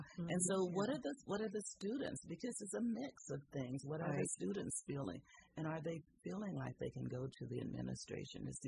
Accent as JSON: {"language": "English", "town": "Shreveport", "region": "Louisiana", "country": "United States", "tie": "born or raised there", "also_born_or_lived": "Oakland", "lives_now": "Petaluma, United States", "said": "But I was brought up in Shreveport, Louisiana. So I was brought up in the South, but I was born in Oakland, California."}